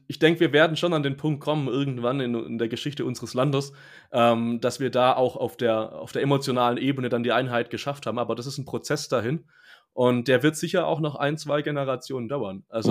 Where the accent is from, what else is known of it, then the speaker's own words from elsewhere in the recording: West Germany, Germany; das können wir uns als Westdeutsche nur sehr, sehr schwer vorstellen